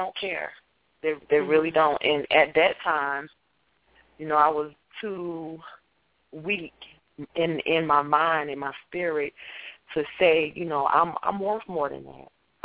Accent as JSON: {"language": "English", "region": "the South", "country": "United States", "said": "but I'm from the South"}